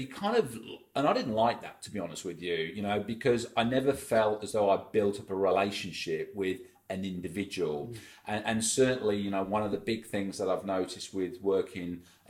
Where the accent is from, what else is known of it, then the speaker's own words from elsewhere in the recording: England, United Kingdom; moved away as an adult; now in Australia; as you can pick up from my accent, I'm English and moved to Australia to, 12 years ago to work for News Corp